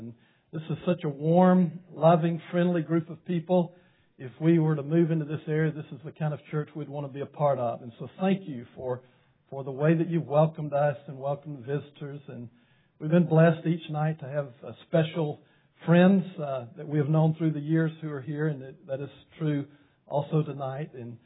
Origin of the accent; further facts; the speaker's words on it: Alabama, United States; It's always good to come back to Alabama. I grew up in Alabama